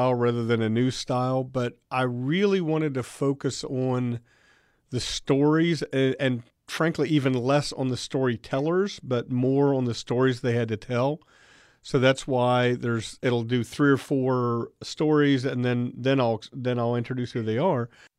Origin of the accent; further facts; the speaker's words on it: Charleston, West Virginia, United States; I grew up in the Charleston area and was well-versed, or I thought I was well-versed with the story of baseball in this region.